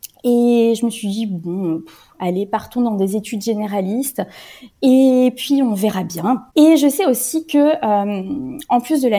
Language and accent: French; France; moved away as an adult; now in Switzerland; Je suis française, j'ai fait mes études en France, et puis j'ai rejoint mon pays de cœur, qui est la Suisse, il y a maintenant une dizaine d'années, où je travaille maintenant.